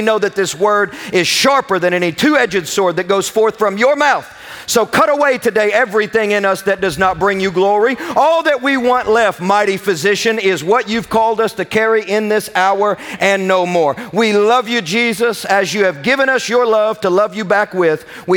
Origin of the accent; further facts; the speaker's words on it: Kentucky, United States; Because I often confuse the two words, being from Kentucky and all.